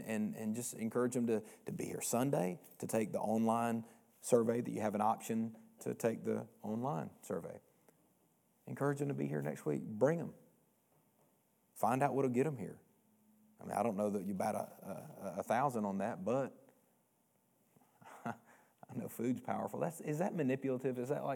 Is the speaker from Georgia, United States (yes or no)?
yes; Georgia, United States; I said, I'm from Georgia, sick 'em.